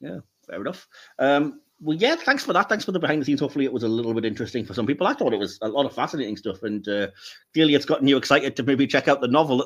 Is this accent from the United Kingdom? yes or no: yes; United Kingdom; being British, and, you know, our famously kind of reserved stiff upper lip